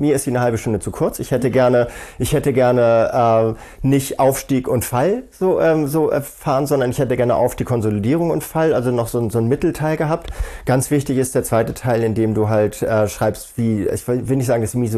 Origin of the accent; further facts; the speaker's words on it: Hamburg, Germany; born there; ich bin gebürtiger Hamburger.